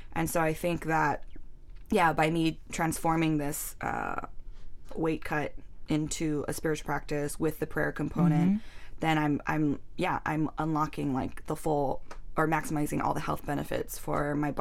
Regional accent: Hawaii, United States; I knew it was going to be even crazier because it's Hawaii, it's my hometown.

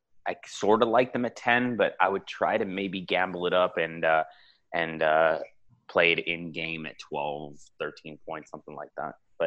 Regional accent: Los Angeles, California, United States; It has been since I was a little kid, which is weird because I grew up in Los Angeles.

